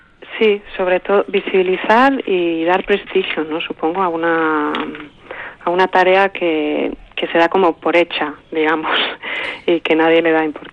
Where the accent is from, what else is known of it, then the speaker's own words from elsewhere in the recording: Barcelona, Catalonia, Spain; Pues supongo que ciudad. Soy de Barcelona, o sea que...